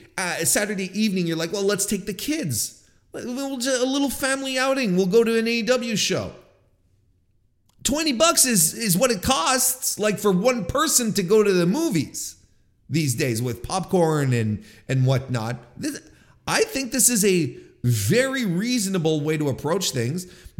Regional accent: Canada; Don't blame me, I'm Canadian.

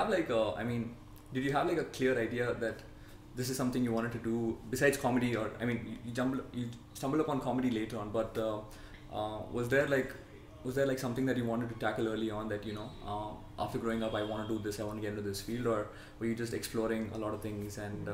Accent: Mangalore, Karnataka, India; now in Bangalore, India; I'm not from Bangalore actually. I'm from Mangalore.

